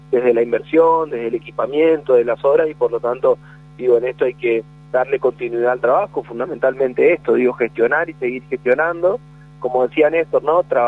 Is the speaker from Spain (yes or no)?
no; Argentina; como peronista, pero fundamentalmente como argentino